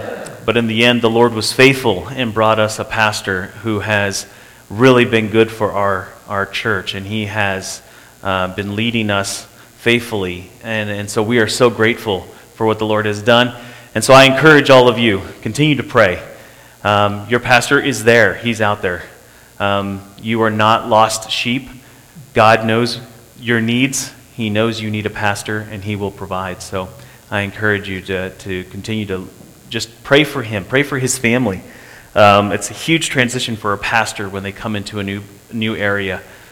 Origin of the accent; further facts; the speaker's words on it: Quito, Pichincha, Ecuador; I was born and raised in Quito, Ecuador, and so I had a really firm grasp of Spanish, but going into Brazil, I had to learn the language of Portuguese.